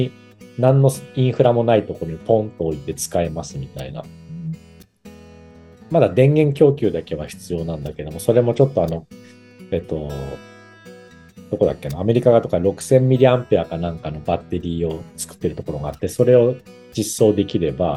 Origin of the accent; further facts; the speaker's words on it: Mito, Ibaraki, Japan; 偕楽園は僕の地元の茨城県の水戸市にある。